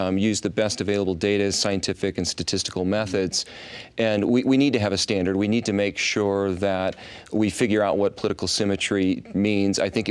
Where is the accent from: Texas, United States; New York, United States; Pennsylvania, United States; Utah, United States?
Utah, United States; I grew up in Emory County, Southeast Utah. I live in urban Utah today.